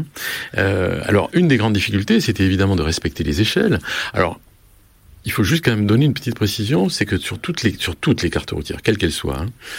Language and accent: French; South-West France, France; Or, moi je suis du Sud-Ouest, et mon tropisme n'est pas du tout vers la Méditerranée